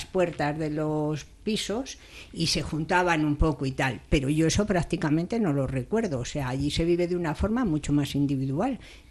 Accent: Madrid, Community of Madrid, Spain; yo nací en Madrid y me crié en Madrid, he vivido siempre en Madrid. Entonces, toda mi infancia es allí.

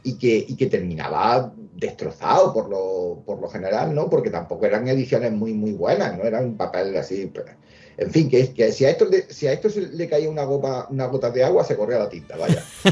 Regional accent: La Carolina, Andalusia, Spain; yo recuerdo los cómics que yo alquilaba en el kiosco de mi pueblo, en La Carolina, en Jaén

